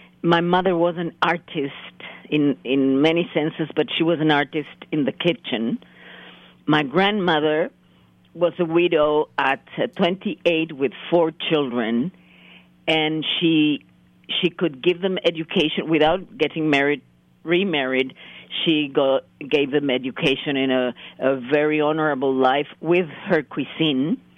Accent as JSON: {"language": "English", "region": "Chihuahua", "country": "Mexico", "second_language": "English", "lives_now": "Mexico City, Mexico", "said": "I could say I'm from Mexico City, yeah. But my heart belongs to Chihuahua."}